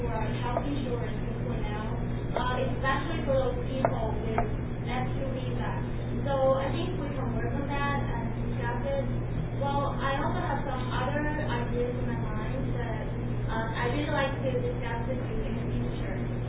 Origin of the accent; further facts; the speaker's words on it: China; English is a second language; which means courageous in Chinese. So I'm from China.